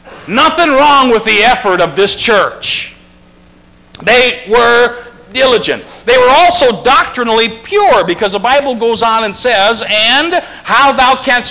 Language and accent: English; Wisconsin, United States; now in California, United States; I'm from Wisconsin, so that makes me out of fellowship with a lot of the brethren here in California, because I have a team that's the Green Bay Packers, and I can't help it.